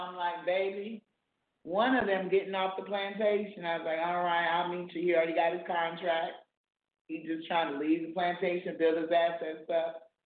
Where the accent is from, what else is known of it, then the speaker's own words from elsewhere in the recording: South Carolina, United States; And when I lived in South Carolina, my hometown, I always waited till the children asked me